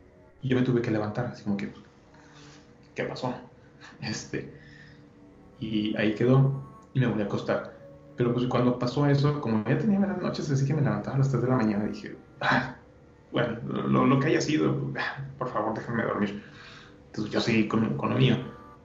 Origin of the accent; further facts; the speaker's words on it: Monterrey, Nuevo León, Mexico; yo soy de aquí de Monterrey y no se presta para ese tipo de clima, es muy extremo.